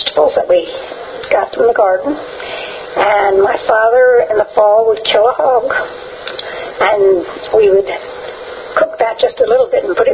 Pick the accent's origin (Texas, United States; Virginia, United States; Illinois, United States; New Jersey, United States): Virginia, United States; Chincoteague; Well, at the age of 5, I was milking cows by hand. We had no electricity.